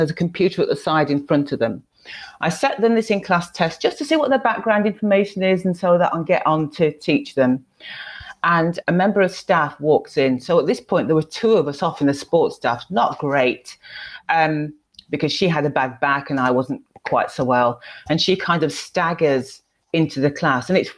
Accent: United Kingdom; So I'm from the UK, if you can tell by my accent.

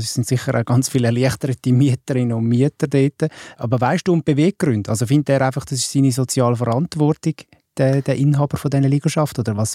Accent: Winterthur, Zurich, Switzerland; was ich auch zum Beispiel aus meiner Heimatstadt kenne, aus Winterthur, dass das sehr häufig passiert

